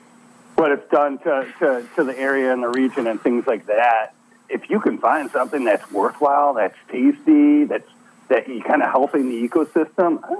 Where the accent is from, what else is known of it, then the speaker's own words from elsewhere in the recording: Chicago, Illinois, United States; accent: Canadian; I have a Canadian accent, and I'm from Chicago, so I don't really get it.